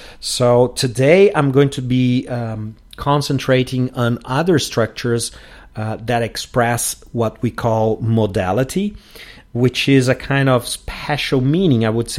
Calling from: Porto Alegre, Rio Grande do Sul, Brazil

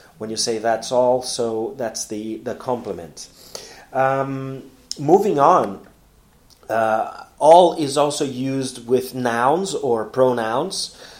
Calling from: Porto Alegre, Rio Grande do Sul, Brazil; English is a second language

